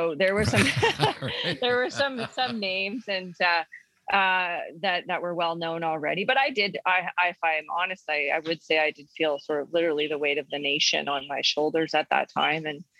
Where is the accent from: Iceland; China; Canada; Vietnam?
Canada; Shaunavon, Saskatchewan; growing up in Shaunavon, Saskatchewan.